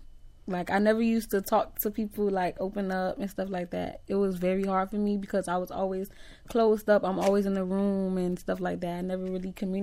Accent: Florida, United States; Off 92nd Street and 22nd Ave.

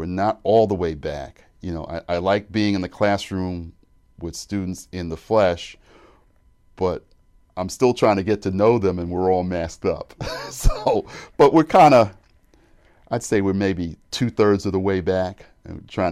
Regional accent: Brooklyn, New York, United States; I was double vaccinated back in the spring with the Pfizer vaccine for my hometown, Brooklyn, New York.

